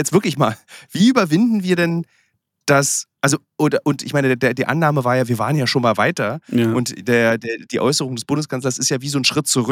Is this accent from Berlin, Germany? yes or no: yes; Berlin, Germany; Und als du meintest, der Blick auf die Stadt von innen, also jetzt ich als Berliner